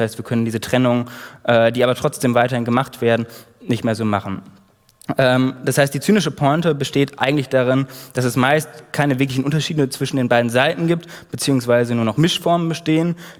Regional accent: Münster, North Rhine-Westphalia, Germany; ich komme aus Münster, da ist nichts mehr

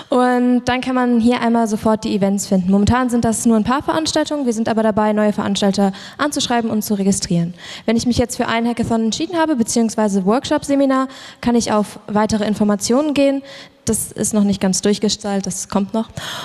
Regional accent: Saarland, Germany; wir kommen aus dem Saarland

